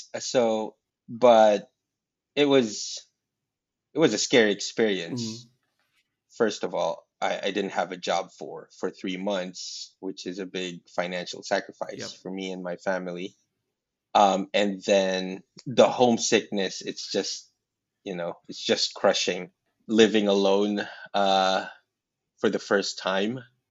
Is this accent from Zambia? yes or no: no; Philippines; now in Malaysia; yeah, I'm Filipino.